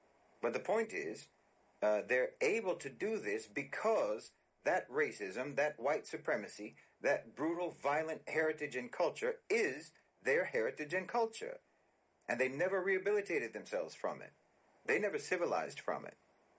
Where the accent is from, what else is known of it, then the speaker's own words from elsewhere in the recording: United States; I mean, I'm American.